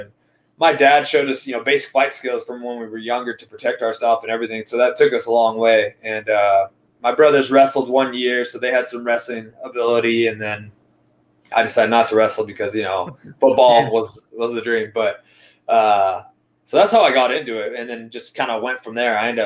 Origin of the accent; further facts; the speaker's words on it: United States; I am Colombian American and I'm proud to be an American.